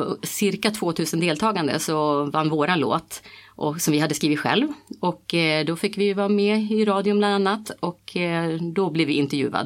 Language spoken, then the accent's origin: Swedish; Tyresö, Stockholm County, Sweden; Och jag har bott här hela tiden. Ett tag flyttade jag utomlands, men annars så är jag Tyresöbo.